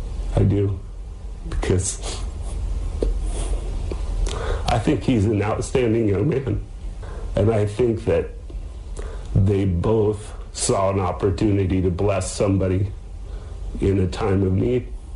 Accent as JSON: {"language": "English", "town": "Edmonds", "region": "Washington", "country": "United States", "said": "We're from Edmonds, Linwood."}